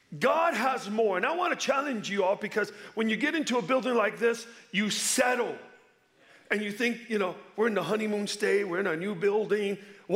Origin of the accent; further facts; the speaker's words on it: Chicago, Illinois, United States; You see, growing up in Humboldt Park, one of the worst parks in Chicago, I learned quickly not to want much, expect much, hope for much.